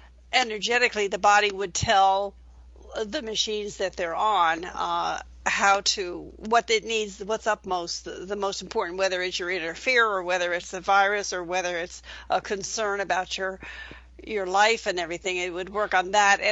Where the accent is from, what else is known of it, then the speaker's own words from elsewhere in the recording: Philadelphia, Pennsylvania, United States; I wound up meeting Stephen because I was from Philadelphia and that's where he was born.